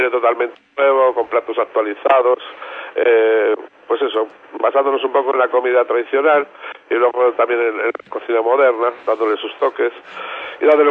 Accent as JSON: {"language": "Spanish", "region": "Basque Country", "country": "Spain", "said": "Soy vasco"}